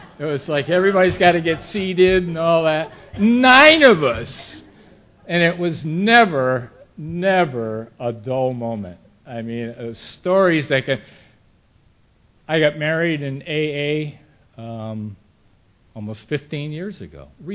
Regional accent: New England, United States; I was born and brought up in New England. I was raised on a little dairy farm, about 35 head of cattle.

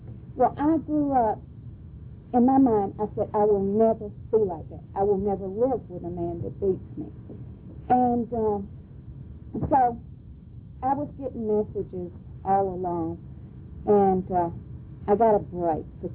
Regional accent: Fort Benning, Georgia, United States; born there; I was born in November 21st, 1942, about 100 miles from here, at Fort Benning, Georgia.

